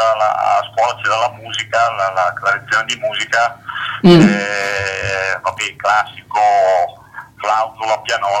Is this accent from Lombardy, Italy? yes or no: yes; Lombardy, Italy; Allora, sono in provincia di Bergamo, un paesino in provincia di Bergamo, 15 km da Bergamo.